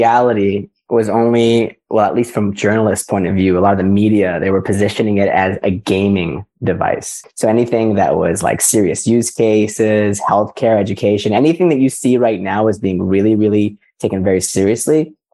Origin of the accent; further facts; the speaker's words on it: Vancouver, British Columbia, Canada; you are in my hometown of Vancouver. I grew up in British Columbia